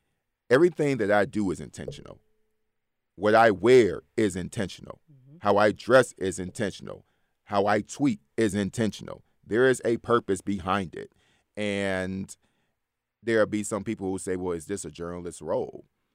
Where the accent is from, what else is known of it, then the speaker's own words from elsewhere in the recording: Detroit, Michigan, United States; So, as I said, I grew up in Detroit, Michigan, largest black city in the United States